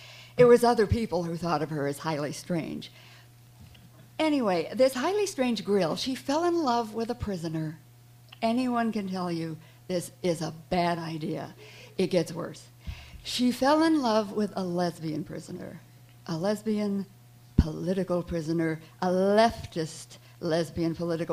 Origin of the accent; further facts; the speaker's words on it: Midwest, United States; now in New York, United States; I moved to New York from the Midwest, and became a little more interested in what was going on in terms of the left